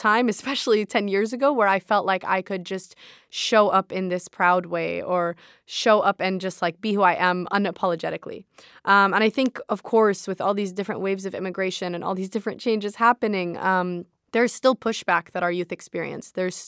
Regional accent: San Diego, California, United States; When I was growing up in San Diego, El Cajon was known as Little Baghdad.

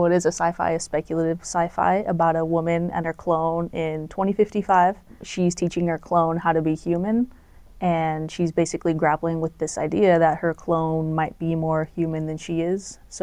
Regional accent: Escondido, California, United States; Yeah, so I grew up in Escondido. I went to San Diego State and graduated there in 2020.

